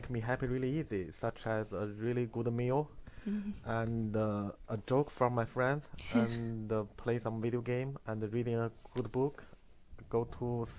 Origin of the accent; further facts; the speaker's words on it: China; This is also totally different because I'm from China and a long time ago.